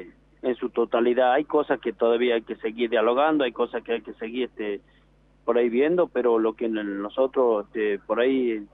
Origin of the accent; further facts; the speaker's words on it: El Aguilar, Jujuy, Argentina; yo justamente hoy día estoy cumpliendo los 22 años de trabajo en El Aguilar. Y yo nací y estudié en El Aguilar, así que bueno, soy orgulloso de ser minero.